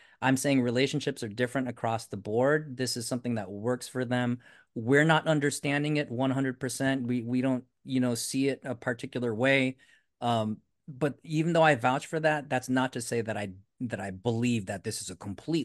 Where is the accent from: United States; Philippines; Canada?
Philippines; I'm Filipino, so I'm on the fence when it comes to the relationships that are in the Philippines, only because they hit close to home for me.